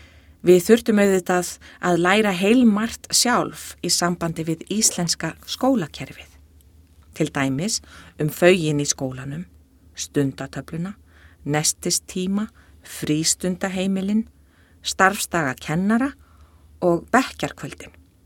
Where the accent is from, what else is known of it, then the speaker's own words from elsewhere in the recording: Poland; moved away as an adult; now in Iceland; Við erum frá Póllandi.